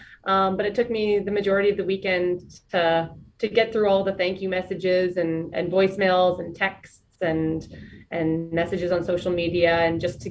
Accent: Drake, Saskatchewan, Canada; I'm actually from Drake, Saskatchewan originally, which is a village and where I grew up.

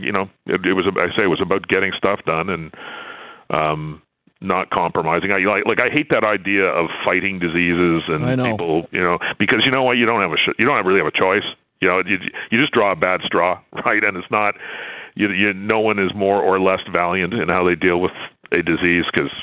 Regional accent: Canada; I'm a Canadian and we got some stuff wrong.

